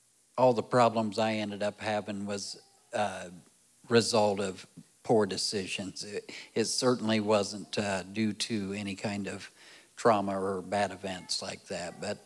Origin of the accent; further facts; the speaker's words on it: Alger, United States; I was born and raised in Alger, which Olivia knows what I'm talking about. But born and raised there in Alger, my dad was a minister for 30 or 31 years there at the Alger First United Methodist.